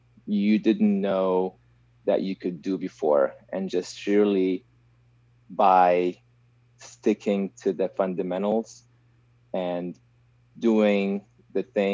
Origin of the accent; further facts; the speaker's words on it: Syria; but it wasn't an option where I grew up in Syria.